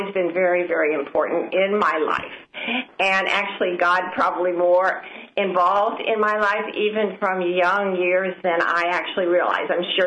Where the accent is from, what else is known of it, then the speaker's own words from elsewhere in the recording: Omaha, Nebraska, United States; I grew up Catholic in the church, and I grew up in Omaha, Nebraska, actually, and I married a man who was a German, born and raised in Germany